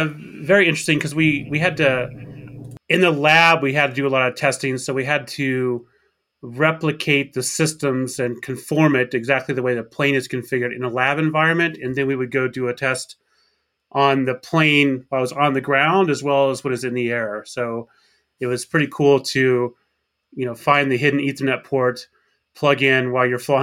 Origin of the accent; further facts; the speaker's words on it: Arkansas, United States; I grew up in Arkansas. That's where I graduated high school.